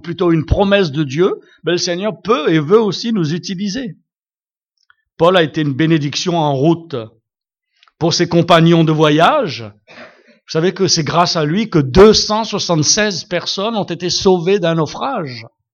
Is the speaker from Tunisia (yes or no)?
no; France; Je suis français, alors je peux le dire.